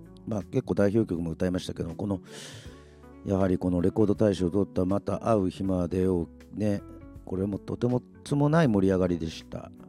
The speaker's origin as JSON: {"language": "Japanese", "town": "Yoron", "region": "Kagoshima", "country": "Japan", "said": "まあ私はあの、まあ改めて言いますけど、与論島出身ですけども、"}